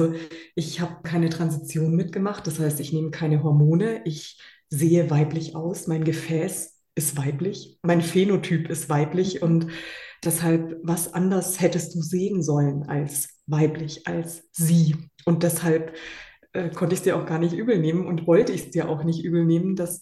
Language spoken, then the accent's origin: German; Munich, Bavaria, Germany; Ich bin in München geboren worden und habe hier mein Leben verbracht.